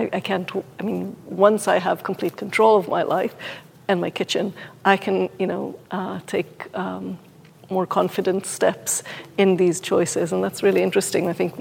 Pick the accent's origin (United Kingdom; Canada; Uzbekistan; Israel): Israel; moved away as an adult; now in United States; So I grew up in Israel. Came to the U.S. to do graduate school, essentially.